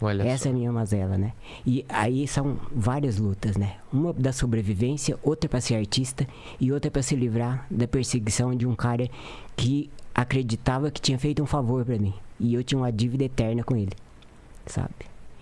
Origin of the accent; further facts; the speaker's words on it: Araruna, Paraná, Brazil; born there; also born or lived in Campo Mourão; Mas eu nasci em Araruna, fui para Campo Mourão